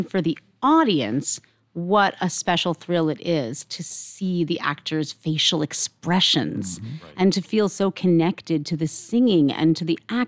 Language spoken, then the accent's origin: English; New York, United States; I grew up in New York, so I grew up going to the Met, and I love that too.